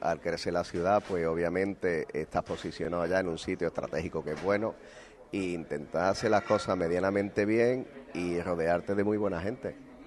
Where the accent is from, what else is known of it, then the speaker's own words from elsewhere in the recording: Málaga, Andalusia, Spain; Mi ciudad para mí, siempre la llevo de por bandera. Y yo soy malagueño, malaguista y boquerón.